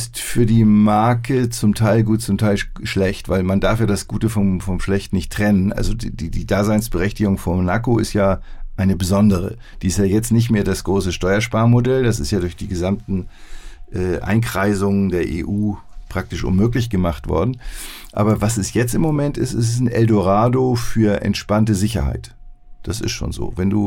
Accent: Hamburg, Germany; Ich bin ein Hamburger.

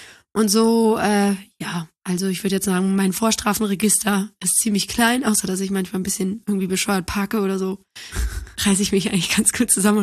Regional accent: Neuss, North Rhine-Westphalia, Germany; Okay, ich bin in Neuss groß geworden, wo meine Eltern auch immer noch leben und ich liebe Neuss.

